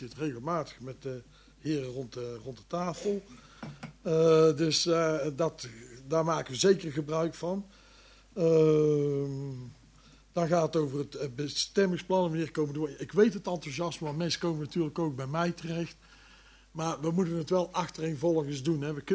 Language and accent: Dutch; Vught, North Brabant, Netherlands; Ik kom uit Vught, nou weten ze dat, hoe dat werkt.